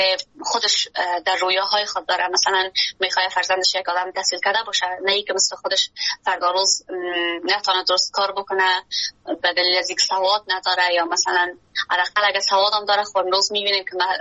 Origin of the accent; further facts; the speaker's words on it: Afghanistan; moved away; وقتی که حالا بیرون از افغانستان هستیم و فرصت بیشتر مساعد است